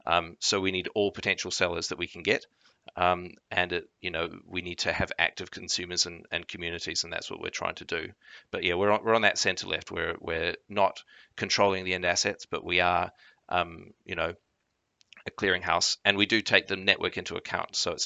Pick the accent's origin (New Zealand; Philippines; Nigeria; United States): New Zealand; Given that I'm from New Zealand